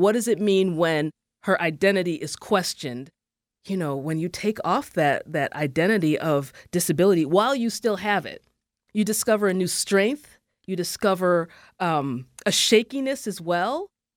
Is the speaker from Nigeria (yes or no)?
yes; Nigeria; I'm Nigerian. You know, that's one of the epitomes of story.